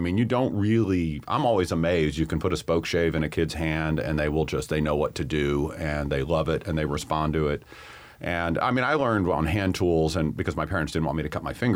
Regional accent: Arkansas, United States; I grew up in Arkansas, and my parents bought a farm without any electricity or power and water or anything

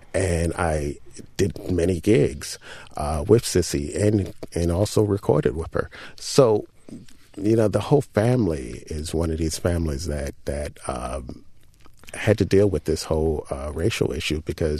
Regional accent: New York City, New York, United States; I grew up in the projects in Harlem.

